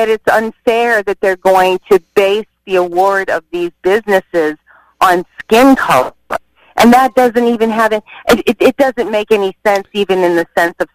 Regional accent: New London, Connecticut, United States; I grew up in New London, and I grew up

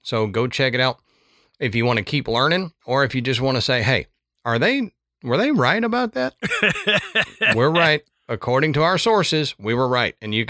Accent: Galveston, Texas, United States; So if not to talk trash about my home state, but if you were to see Galveston now, you wouldn't think of it as the Wall Street of the South. It's not bad, but it had, I remember as a kid that you did not want to go to the beaches in Galveston.

